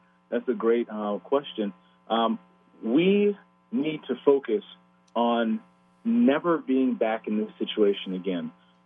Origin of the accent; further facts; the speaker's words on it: United States; I am a black man. I am an American.